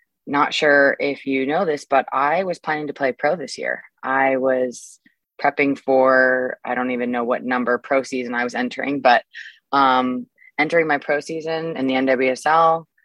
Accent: California, United States; There are two actually California teams that are nearby my hometown, and I really, really wanted to play on one of those teams.

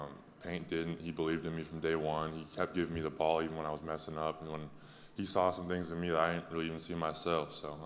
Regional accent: Canada; now in United States; I'm from Canada, like this isn't my country

